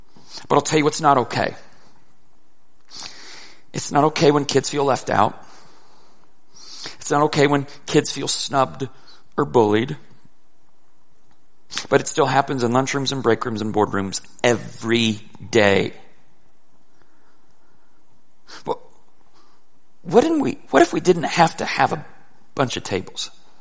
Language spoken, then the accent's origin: English; Oklahoma, United States; Most of you know I grew up in Oklahoma, which is home to the Oklahoma Sooners, one of the nation's finest football programs.